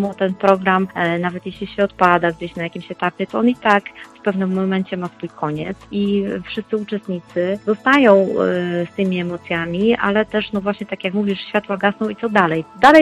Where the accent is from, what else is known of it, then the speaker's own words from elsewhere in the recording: Opole, Opole Voivodeship, Poland; now in Wrocław, Poland; ja już we Wrocławiu mieszkam od wielu, wielu lat. Ja jestem Opolanką, czuję się Opolanką i zawsze będę się czuła Opolanką. Natomiast faktycznie od już kilkunastu lat mieszkam we Wrocławiu